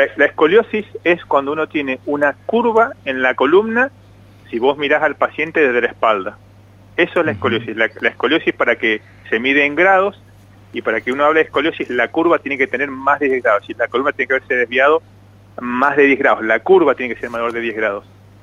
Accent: Mendoza, Argentina; moved away as an adult; soy mendocino, crecí ahí, me formé ahí. Me vine en julio del 2021, en plena cepa delta del COVID, a formarme en cirugía robótica.

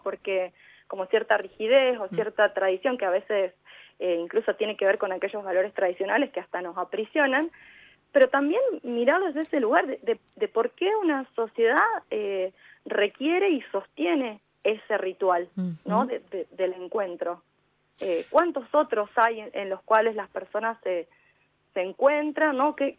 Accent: La Pampa, Argentina; yo misma soy de La Pampa y me voy a pasar una de las fiestas a La Pampa siempre.

